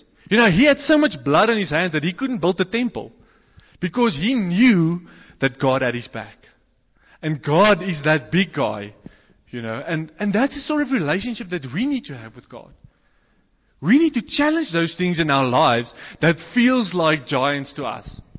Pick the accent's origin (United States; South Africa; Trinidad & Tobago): South Africa; Boksburg, Gauteng; I came from Johannesburg, but I come from the eastern side of Johannesburg, you know, Boksburg.